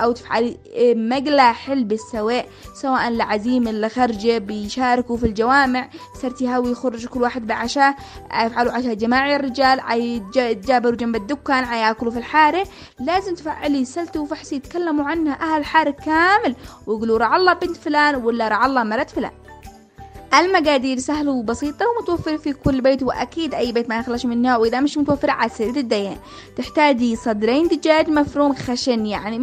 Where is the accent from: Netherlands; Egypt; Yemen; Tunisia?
Yemen; ولأن إحنا شعب يمني متمسك بعاداته وأصوله وتاريخه وزمنه